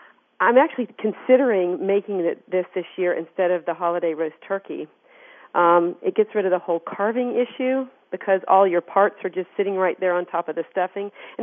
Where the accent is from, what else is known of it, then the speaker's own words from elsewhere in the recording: the South, United States; She, of course, I grew up in the South, and she used a cornbread dressing.